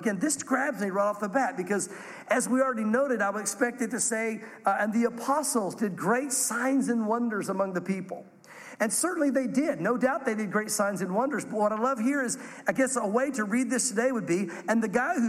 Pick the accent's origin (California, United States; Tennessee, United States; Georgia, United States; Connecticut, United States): Tennessee, United States; Now, we're from the South. We're from Tennessee.